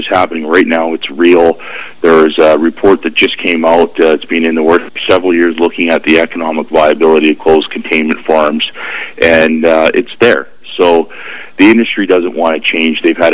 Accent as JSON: {"language": "English", "town": "Campbell River", "region": "British Columbia", "country": "Canada", "tie": "born or raised there", "said": "like my hometown of Campbell River, where I grew up"}